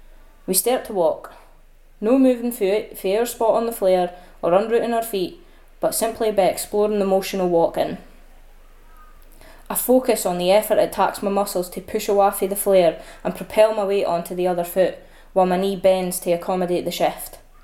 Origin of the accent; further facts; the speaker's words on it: Dundee, Scotland, United Kingdom; there was a march in my home town of Dundee in support of Scottish independence.